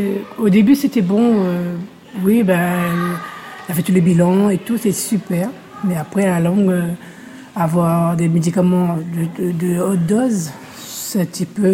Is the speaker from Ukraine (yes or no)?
no; Réunion; De La Réunion.